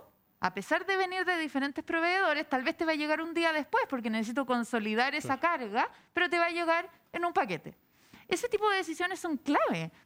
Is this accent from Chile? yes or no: yes; Viña del Mar, Valparaíso, Chile; De Viña, yo soy de Viña.